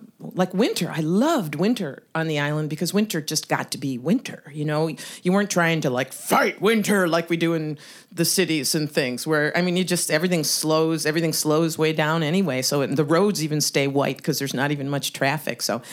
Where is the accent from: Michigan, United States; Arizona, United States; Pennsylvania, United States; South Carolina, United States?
Michigan, United States; I was hitching a ride from Chicago back to my hometown in Michigan with some friends who knew about this place.